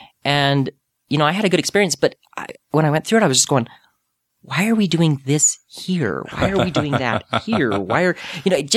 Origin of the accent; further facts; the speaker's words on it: Midwest, United States; also born or lived in Utah; So I was born in the Utah area, but moved out. Lived most of my life in the Midwest.